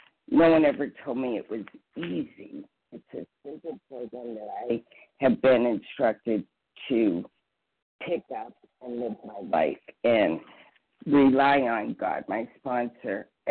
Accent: New Hampshire, United States; I'm from New Hampshire

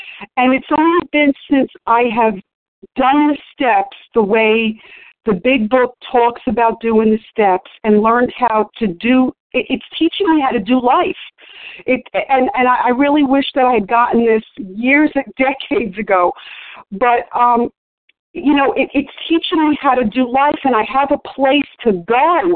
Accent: New York, United States; And you know, growing up in New York, not every young girl, but back in those days, I wanted to be a model

